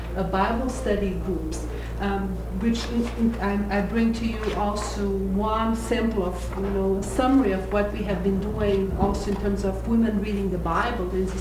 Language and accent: English; Brazil; I'm from Brazil.